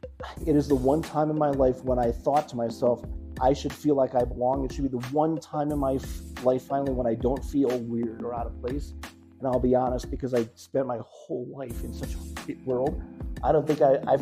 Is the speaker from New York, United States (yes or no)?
no; Indiana, United States; Yeah, I grew up in Indiana. And so Indiana is very white. And I mean, I'm an adoptee. So my family is either German and Irish.